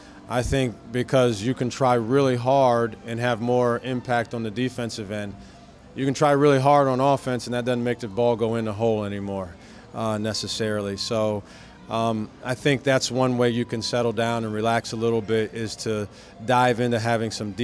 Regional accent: Ohio, United States; I'm from Ohio originally, so it's a little bit of a logistical nightmare for me

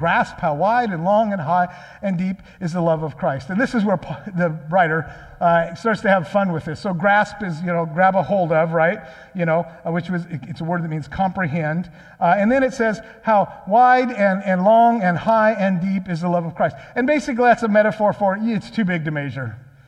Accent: Aberdeen, Washington, United States; I grew up in Aberdeen, which is just at the bottom of the rainforest down there, and we spent a lot of time up in the rainforest.

